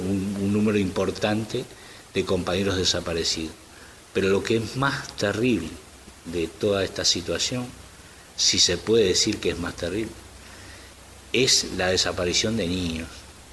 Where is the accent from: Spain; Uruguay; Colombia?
Uruguay; También es bueno decir, como uruguayos, que tenemos el privilegio triste también